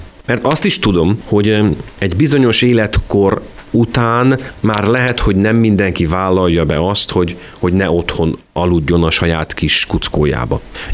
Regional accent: Kerekegyháza, Bács-Kiskun, Hungary; amikor én viszem haza a kedves híveket, megmutatom Kerekegyházát

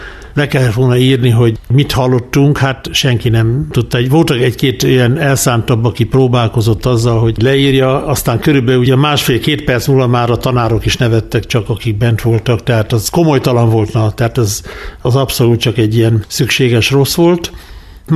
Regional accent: Karcag, Jász-Nagykun-Szolnok, Hungary; born there; 1957. október 23-án születtem Karcagon. Ez egy kisváros Szolnok vármegyében, Szolnok és Debrecen közöttön 185 kilométerre, 186 kilométerre sokszor megjártam, lemértem Kiskunhalastól.

